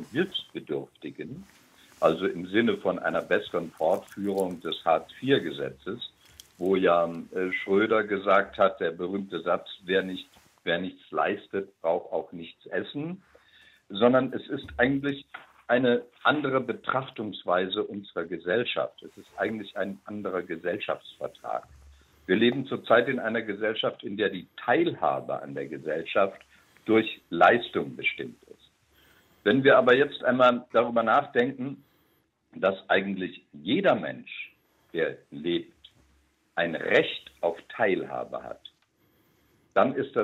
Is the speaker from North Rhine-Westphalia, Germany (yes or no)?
no; Baden-Württemberg, Germany; born there; seit ca. 30 Jahren. Gebürtig bin ich aus dem Südschwarzwald.